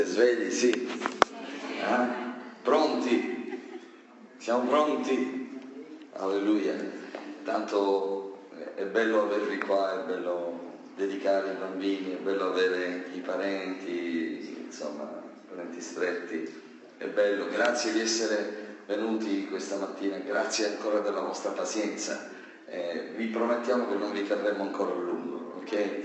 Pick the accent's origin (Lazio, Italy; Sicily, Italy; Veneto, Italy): Sicily, Italy; Io sono siciliano, quindi di pizzo me ne intendo un pochettino.